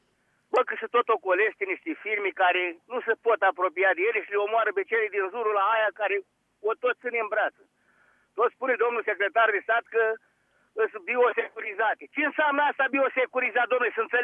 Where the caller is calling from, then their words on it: Germany; Bună seara, spre dimineața de acum, eu vă sunt din Germania.